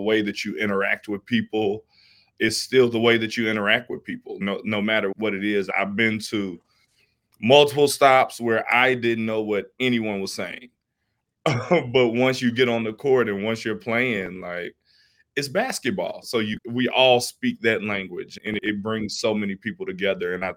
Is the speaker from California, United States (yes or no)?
no; Alabama, United States; I come from a big family. I'm from Alabama, so it was just being away.